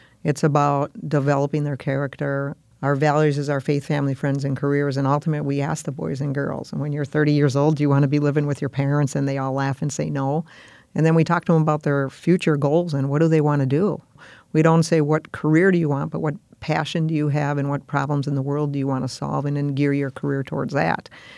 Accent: Milwaukee, Wisconsin, United States; I would say growing up in Milwaukee, I was probably one of very few girls in the neighborhood

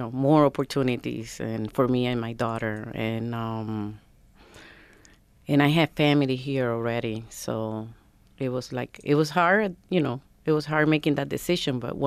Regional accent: Puerto Rico; now in Rochester, United States; Puerto Rico.

